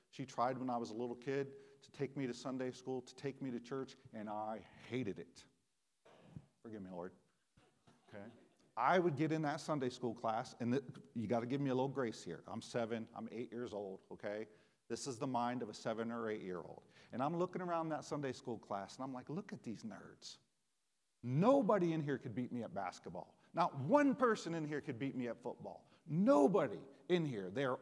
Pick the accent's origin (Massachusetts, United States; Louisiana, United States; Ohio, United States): Ohio, United States; South Point; born there; I was born in South Point, Ohio. If you don't know where that is, it's the South Pole of Ohio from a latitude perspective. It is the southernmost point in Ohio.